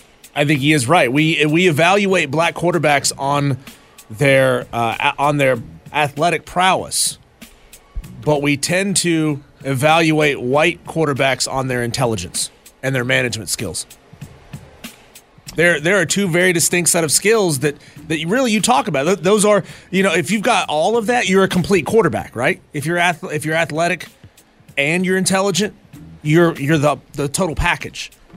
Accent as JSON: {"language": "English", "region": "North Carolina", "country": "United States", "tie": "born or raised there", "said": "I told you flat out on this air that I grew up in North Carolina"}